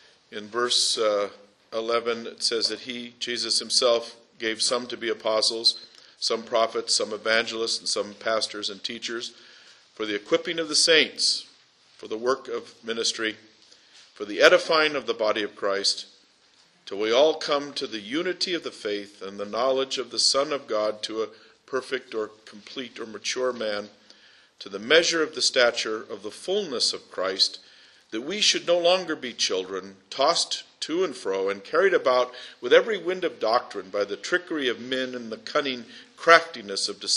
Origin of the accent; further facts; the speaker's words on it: Fallbrook, California, United States; and I grew up in Fallbrook, and in the early 70s, I was pastoring a church there.